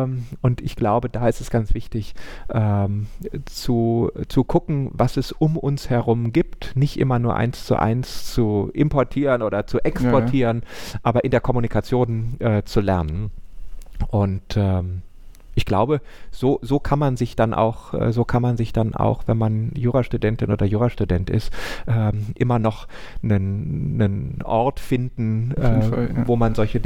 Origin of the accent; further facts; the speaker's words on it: Cologne, North Rhine-Westphalia, Germany; Ich würde euch als Kölner empfehlen